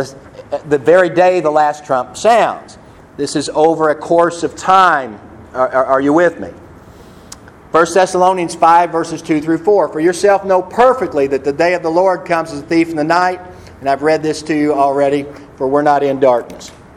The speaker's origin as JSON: {"language": "English", "country": "United States", "said": "I'm a patriot, man. I'm an American."}